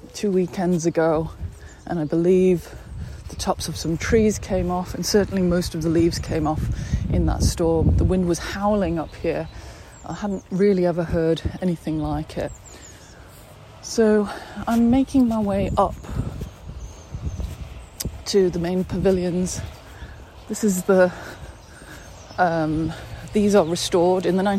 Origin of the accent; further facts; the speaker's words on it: Singapore; growing up in Singapore and being in my grandmother's garden and smelling this really pungent jasmine smell